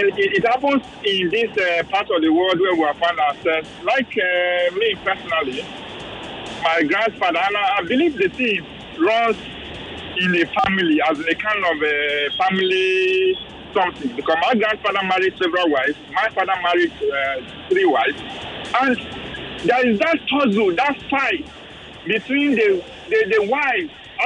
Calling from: Abuja, Federal Capital Territory, Nigeria; I'm calling you from Abuja.

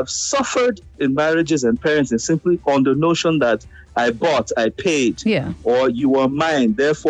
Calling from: Accra, Greater Accra, Ghana; I'm calling from Accra.

